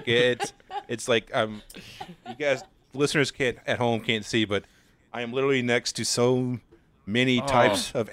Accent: the South, United States; accent: Southern; I can relate when that's definitely me trying to get rid of my Southern accent.

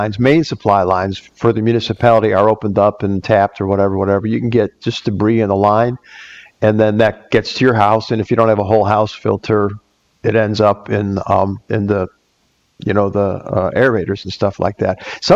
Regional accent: Chicago, Illinois, United States; I came from Chicago, so I'm one of those damn Yankees.

